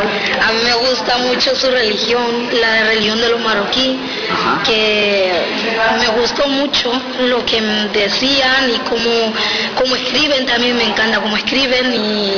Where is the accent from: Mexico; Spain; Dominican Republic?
Dominican Republic; A veces sí, pero no olvido que soy dominicana tampoco.